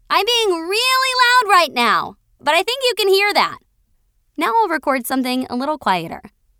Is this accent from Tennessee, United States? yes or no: yes; Chattanooga, Tennessee, United States; also born or lived in Chicago; now in Los Angeles, United States; I'm from Chattanooga, Tennessee, but I moved to LA via Chicago.